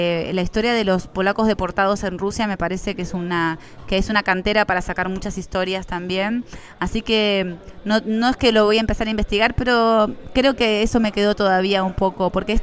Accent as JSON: {"language": "Spanish", "country": "Argentina", "lives_now": "Warsaw, Poland", "said": "Yo sé que soy argentina, pero también creo que es una circunstancia."}